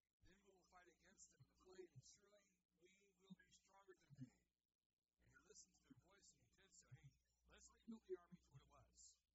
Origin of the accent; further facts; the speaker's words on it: Amarillo, Texas, United States; We lost in the hills, but you know, we're not really hill people. We come from West Texas. We don't come from the Rocky Mountains. We come from Amarillo.